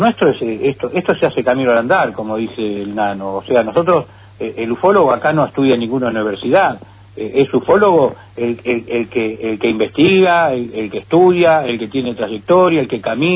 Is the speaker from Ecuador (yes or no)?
no; Ensenada, Buenos Aires Province, Argentina; born there; mis viejos tenían un kiosco de diarios y revistas donde nací yo en Ensenada